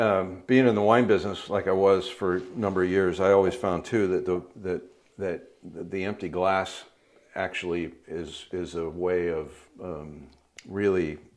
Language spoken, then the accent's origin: English; Oakland, California, United States; now in Napa, United States; Born and raised in Oakland.